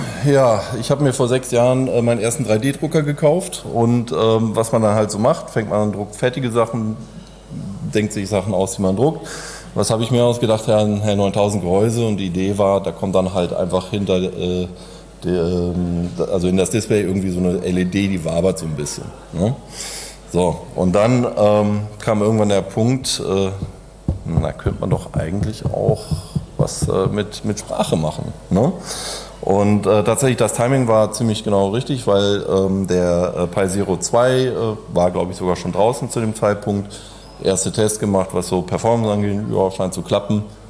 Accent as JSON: {"language": "German", "town": "Cologne", "region": "North Rhine-Westphalia", "country": "Germany", "said": "ich komme aus Köln"}